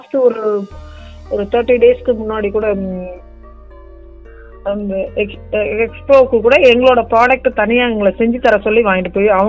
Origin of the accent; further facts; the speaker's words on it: Melappalli, Tamil Nadu, India; born there; இங்க வில்லேஜ்ல மேலப்பள்ளி கிராமத்துல நான் பிறந்தேன் சார்.